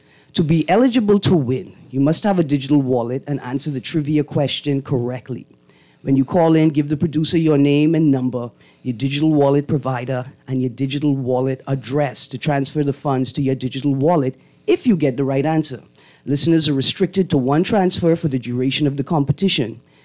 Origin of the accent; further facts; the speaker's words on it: Bahamas; born there; So yeah, I was born in the Bahamas, but I have the means to travel wherever I want in the world.